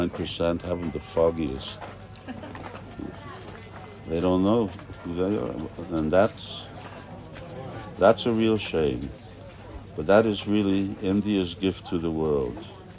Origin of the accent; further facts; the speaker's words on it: Canada; now in Hungary; Hungary is not always the easiest place. I grew up in Canada. That's an easy place.